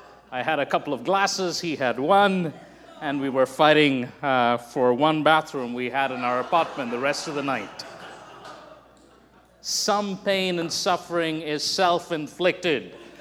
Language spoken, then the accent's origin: English; India; and I'm from India. So four people from four different parts of the world